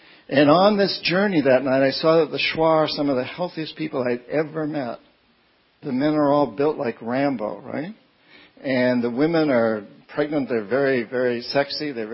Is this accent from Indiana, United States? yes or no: no; New Hampshire, United States; Like, I'm from New Hampshire. Give me another one.